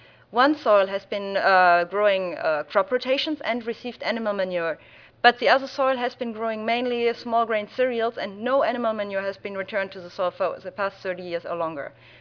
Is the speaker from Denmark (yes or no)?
yes; Denmark; Hi, as said … from Denmark.